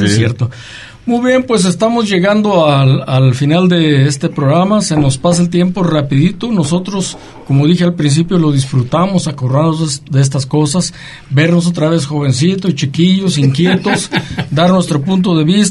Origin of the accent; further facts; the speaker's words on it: Mexico; nos hacía sentirnos como patriotas, como mexicanos